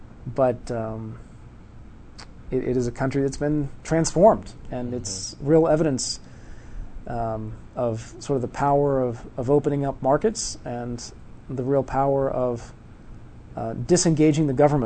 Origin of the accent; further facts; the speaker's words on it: Stillwater, Oklahoma, United States; also born or lived in Punjab, India; I was born in India. I was born in Punjab, which is the northwest province near the border with Pakistan. I came to the U.S. when I was very young, 4 years old, to Stillwater, Oklahoma, in 1967. So I've been here a long time.